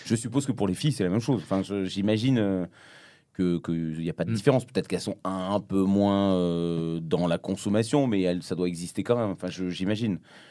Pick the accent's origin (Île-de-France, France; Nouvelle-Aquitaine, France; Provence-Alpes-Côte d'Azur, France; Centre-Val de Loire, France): Provence-Alpes-Côte d'Azur, France; De la campagne du Luberon. Hein, donc là, c'est vraiment la campagne.